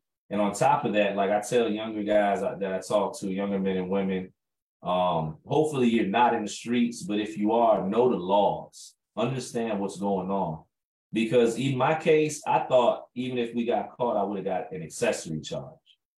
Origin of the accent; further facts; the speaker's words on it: Chicago, Illinois, United States; And I'm from Chicago, and Chicago is one of the biggest cities over here in the States.